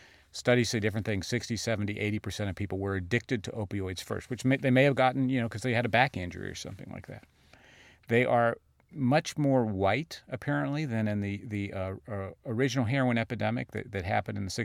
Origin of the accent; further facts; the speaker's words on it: New York, United States; You know, I'm from New York. We don't use meth.